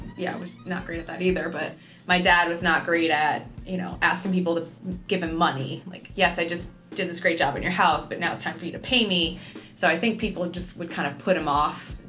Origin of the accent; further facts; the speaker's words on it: Connecticut, United States; I was from the poor farm towns of Connecticut.